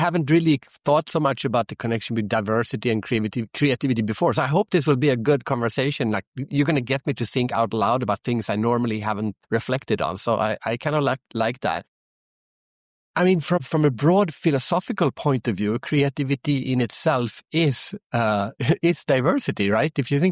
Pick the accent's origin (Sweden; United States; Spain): Sweden; English is a second language; also born or lived in Singapore; So I'm from Sweden and she's from the Philippines and we lived in Singapore.